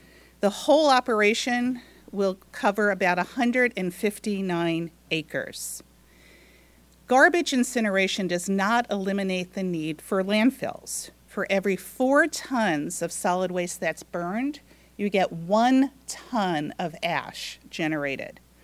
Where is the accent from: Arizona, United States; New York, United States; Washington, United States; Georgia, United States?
New York, United States; Catskill; I grew up in Greene County, went to high school in Catskill, and am taking this project very seriously.